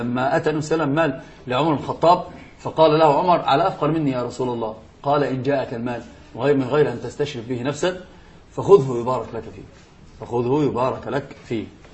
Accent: Egypt; هو عندنا أصلا عندنا في مصر العامة يقولون بهذا

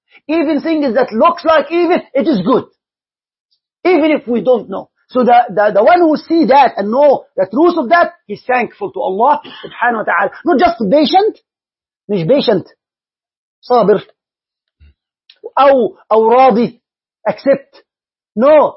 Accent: Egypt; نحن عندنا في مصر نقول الكلام ده

